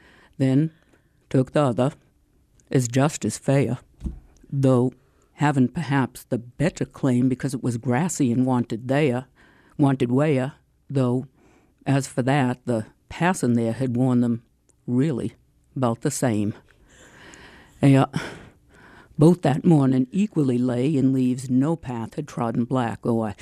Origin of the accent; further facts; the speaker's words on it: Boston, Massachusetts, United States; I come from New England and I don't often get to use my real accent on the radio. And I grew up in Boston